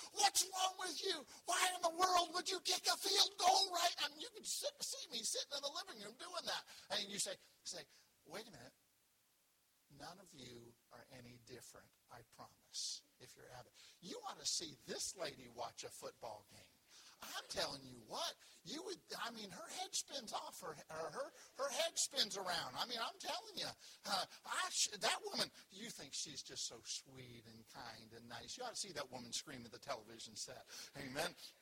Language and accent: English; Pennsylvania, United States; also born or lived in California; now in Southern US; I was born in California. When I was young, I lived in Pennsylvania, and I got down south as fast as I could. I consider myself a Southerner now.